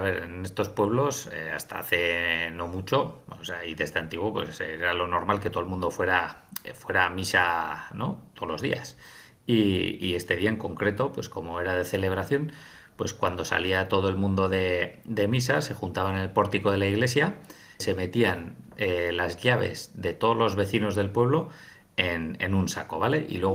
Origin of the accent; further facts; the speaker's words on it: Vidangoz, Navarre, Spain; Y en Vidangoz, que es en mi pueblo